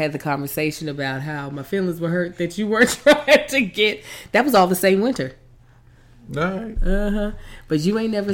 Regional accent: Louisiana, United States; I'm from Louisiana. I've heard it both ways, but I say lightning bugs.

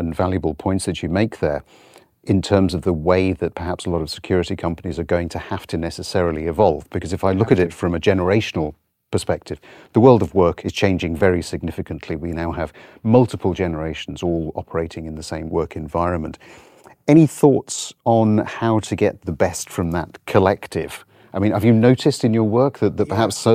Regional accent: Wales, United Kingdom; I'm Welsh

